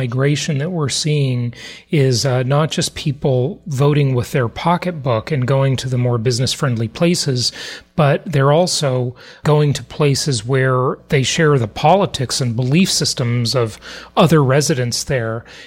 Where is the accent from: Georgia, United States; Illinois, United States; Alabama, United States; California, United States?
California, United States; moved away; You know, I'm from California and I left because I kind of stole the phrase from Ronald Reagan. You know, I didn't leave California. California left me.